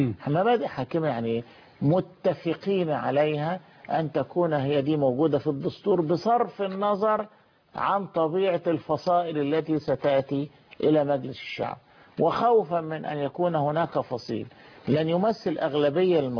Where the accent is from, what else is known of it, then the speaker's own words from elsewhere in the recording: Egypt; إحنا مصريين بتوجهات فكرية مختلفة، توجهات سياسية وحزبية مختلفة